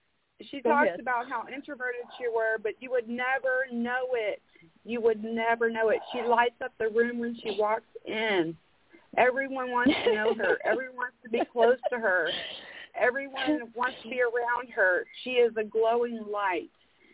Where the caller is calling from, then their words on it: Arkansas, United States; Arkansas.